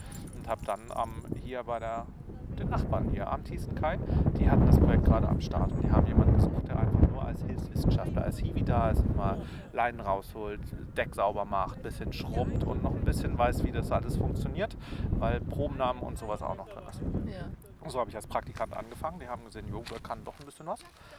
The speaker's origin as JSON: {"language": "German", "region": "Southern Germany", "country": "Germany", "tie": "born or raised there", "said": "Ich komme eigentlich gebürtig aus Süddeutschland, habe dort schon immer dann im Garten rumgewerkelt."}